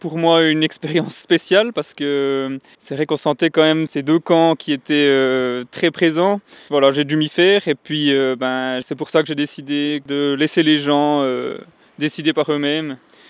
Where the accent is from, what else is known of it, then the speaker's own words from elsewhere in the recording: Jura, Switzerland; parce que moi je venais du Jura, je venais d'arriver